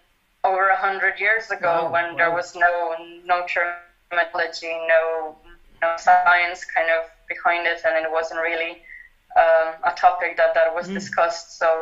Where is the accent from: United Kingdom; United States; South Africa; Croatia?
Croatia; Lika-Senj County; English is a second language; which hopefully will bring more people to my hometown and get people discover more about Nikola Tesla.